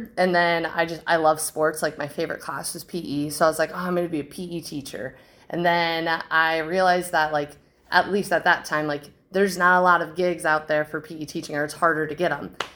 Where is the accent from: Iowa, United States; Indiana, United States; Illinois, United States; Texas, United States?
Iowa, United States; Des Moines; I actually lived in Des Moines, Iowa, not too far away from Hoover High School, which is odd considering I went to Johnston High School.